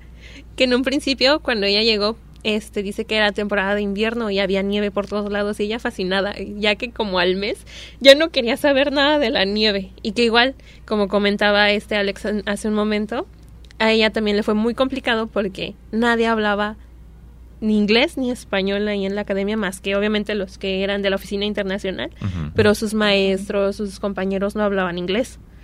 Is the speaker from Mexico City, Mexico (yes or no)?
yes; Mexico City, Mexico; Retomando el tema, pues yo soy de la Ciudad de México.